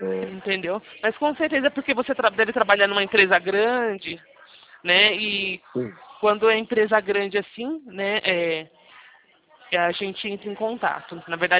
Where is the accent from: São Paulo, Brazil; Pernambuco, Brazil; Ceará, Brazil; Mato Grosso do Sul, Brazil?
São Paulo, Brazil; São Carlos; Isso, eu sou daqui da cidade de São Carlos.